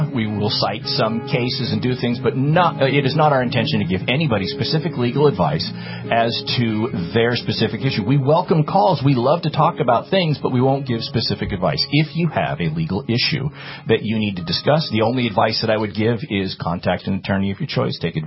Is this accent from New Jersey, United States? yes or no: no; California, United States; also born or lived in Utah / Tennessee; I was born and raised in California, went to college in Utah, went to law school in Southern California. So I've been pretty much a West Coast person.